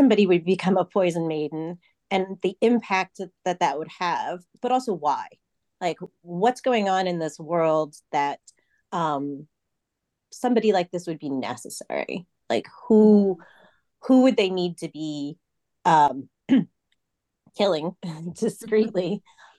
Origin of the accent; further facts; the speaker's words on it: New York, United States; also born or lived in Seoul, South Korea; I grew up in New York in the United States, but I was born and spent, the first almost year of my life in Seoul. So I'm Korean, but I am also American.